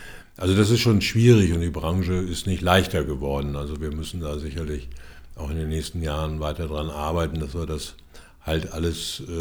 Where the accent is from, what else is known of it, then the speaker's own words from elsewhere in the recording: Baden-Baden, Baden-Württemberg, Germany; Also ich bin in einem Hotel aufgewachsen in Baden-Baden. Mein Vater war Patissier